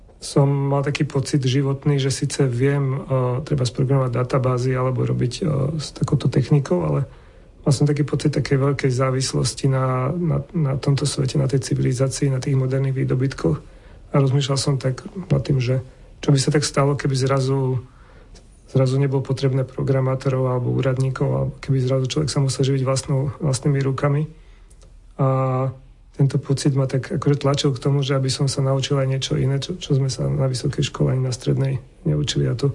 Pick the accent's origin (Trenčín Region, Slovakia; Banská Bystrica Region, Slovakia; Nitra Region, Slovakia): Trenčín Region, Slovakia; Prievidza; also born or lived in Bratislava; Ja som sa narodil a vyrastal v Prievidzi, potom som študoval v Bratislave 5 rokov